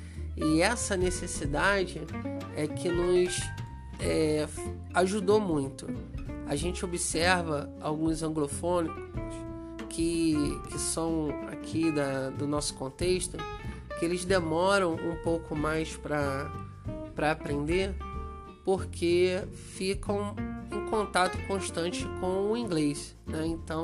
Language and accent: Portuguese; Rio de Janeiro, Brazil; quando a gente se apresenta e fala que é do Brasil, no meu caso, que eu venho do Rio de Janeiro